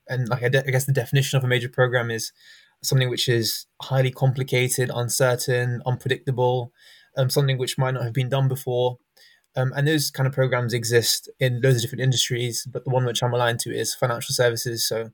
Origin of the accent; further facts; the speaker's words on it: London, United Kingdom; So I'm coming from London, West London.